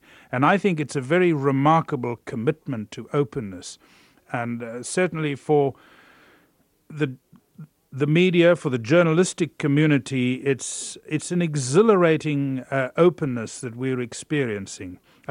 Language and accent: English; South Africa; I can stand up and proclaim with pride that I am a South African.